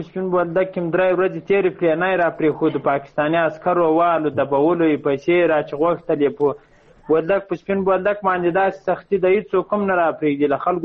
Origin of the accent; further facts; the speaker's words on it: Ghazni, Afghanistan; now in Quetta, Pakistan; زه د غزنی ولایت یم